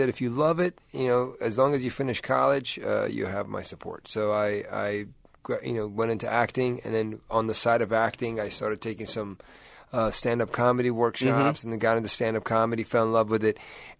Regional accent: Washington, District of Columbia, United States; also born or lived in Tucson; I was born there. Grew up in Washington, D.C.

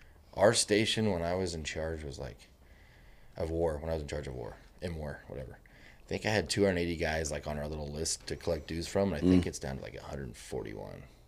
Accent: Missouri, United States; now in El Paso, United States; In Northeast Missouri.

